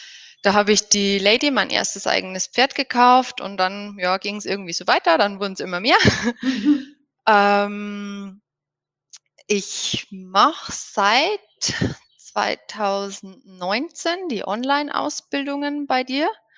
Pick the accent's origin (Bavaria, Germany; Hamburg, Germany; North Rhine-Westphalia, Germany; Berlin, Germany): Bavaria, Germany; ich komme aus der Nähe von Regensburg